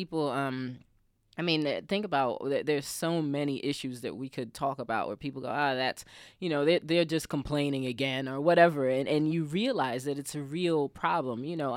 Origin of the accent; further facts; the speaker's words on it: New York, United States; I'm from New York